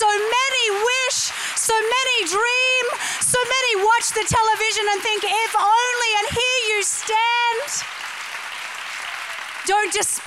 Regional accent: Australia; moved away as an adult; now in United States; I'm an immigrant. My husband and I moved here 15 years ago from Australia. We got naturalized 2 years ago in San Diego. Yeah, so we're American citizens.

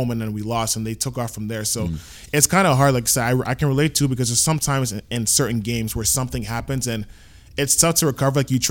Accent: Toronto, Ontario, Canada; I'm from Toronto or Scarborough, to be specific

